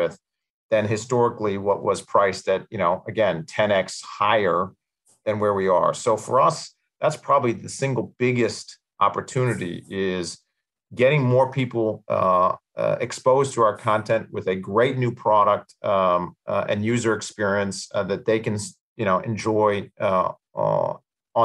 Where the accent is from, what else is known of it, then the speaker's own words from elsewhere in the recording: New York City, New York, United States; accent: American; So I'm a hybrid. So my father's French, my mother's American, hence the accent's American and the name is French. I grew up in New York, mostly New York City. Was born and raised in New York City, in Manhattan